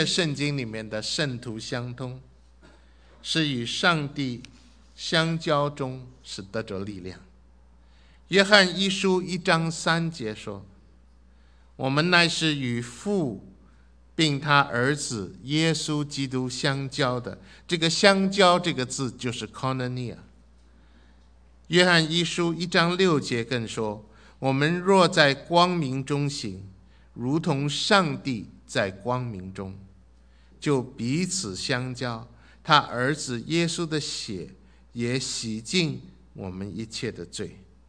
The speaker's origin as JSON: {"language": "Chinese", "country": "China", "said": "亲爱的弟兄姐妹，我们中国人碰面常常欢喜问一句话说，吃了没有？"}